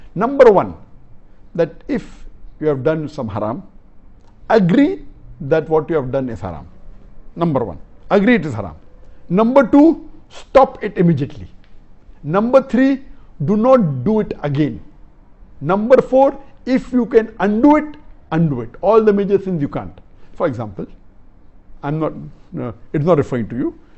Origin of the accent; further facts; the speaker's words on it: Magura, Khulna Division, Bangladesh; I am from Magura, Bangladesh.